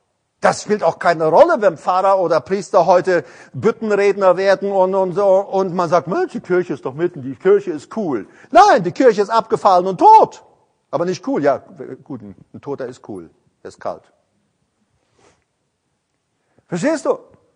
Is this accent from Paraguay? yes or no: yes; Paraguay; Weißt du, ich komme ja aus Paraguay. Und weißt du, ich bin mal, bei uns als Kinder, wir laufen viel barfuß, die Erwachsenen auch.